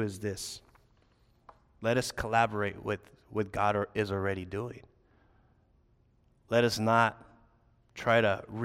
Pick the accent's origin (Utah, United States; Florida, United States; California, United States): California, United States; We're Americans, we represent, we're from California.